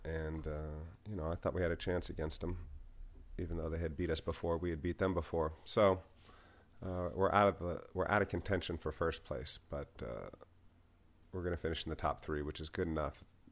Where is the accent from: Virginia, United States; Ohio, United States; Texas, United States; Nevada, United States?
Ohio, United States; Cincinnati; born there; Are you from Cincinnati? Well, I was born in Cincinnati.